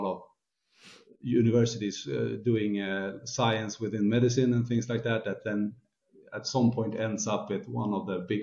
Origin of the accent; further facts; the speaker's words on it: Sweden; Born and raised in Sweden, right now currently living in Stockholm.